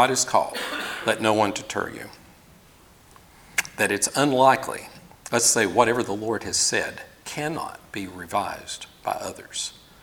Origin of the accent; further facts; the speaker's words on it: Tennessee, United States; I'm from Tennessee, so a lot of things get flattened.